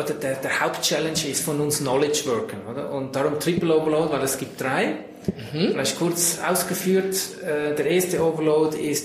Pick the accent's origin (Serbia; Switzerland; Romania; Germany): Switzerland; Central Switzerland; Ich bin in der Innerschweiz in einem Landgasthof aufgewachsen